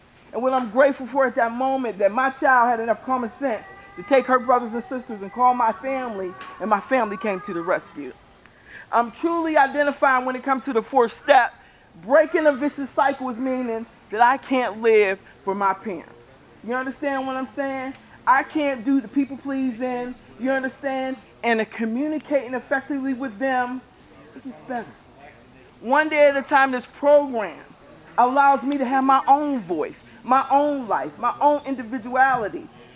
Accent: Farrell, Pennsylvania, United States; now in Pittsburgh, United States; I'm from Frill, PA. You understand what I'm saying? I've been in Pittsburgh for a little while, like over almost 40 years.

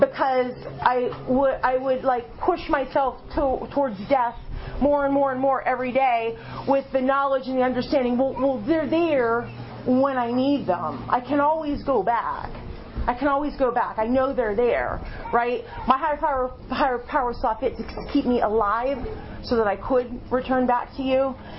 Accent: Aliquippa, Pennsylvania, United States; what has happened to Aliquippa, but I love the place still. It's like my hometown, right? You love it in a way. Love-hate, kind of, that we have for the hometowns we grew up in.

